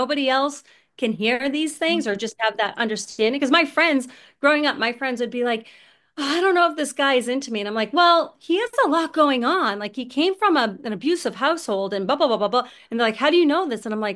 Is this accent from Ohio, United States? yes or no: no; Boston, Massachusetts, United States; I grew up in Boston, in the suburbs of Boston, and I live here in my beautiful house with a fenced in yard for my three dogs.